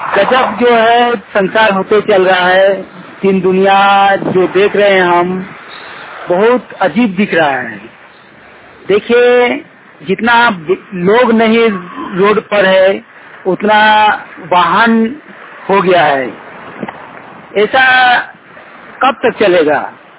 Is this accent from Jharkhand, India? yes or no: yes; Kasmar, Jharkhand, India; now in Bengaluru, India; ग्राम कसमार चट्टी, block Kasmar, panchayat Kasmar, जिला बोकारो, राज्य झारखंड का निवासी हूँ। मैं अभी बेंगलोर सिटी पर दिहाड़ी मजदूरी करने आया हूँ